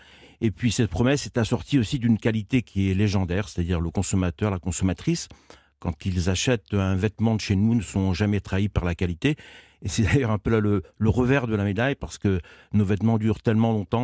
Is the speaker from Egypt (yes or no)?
no; Brittany, France; Je suis breton, têtu et...